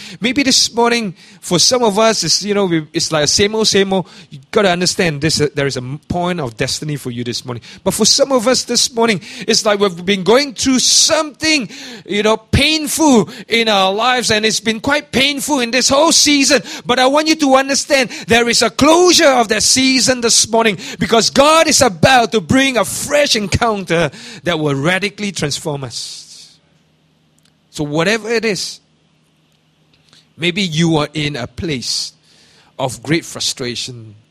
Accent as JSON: {"language": "English", "town": "Liverpool", "region": "North West England", "country": "United Kingdom", "said": "I'm a Liverpool fan. I'm a Scouser."}